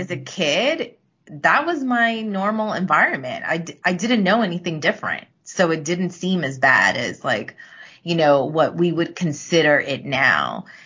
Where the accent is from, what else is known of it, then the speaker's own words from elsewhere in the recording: New York, United States; that was something that I loved, you know, growing up in New York.